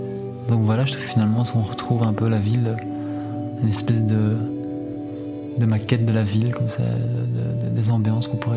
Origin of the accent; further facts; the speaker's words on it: Brussels, Belgium; parce que je suis bruxellois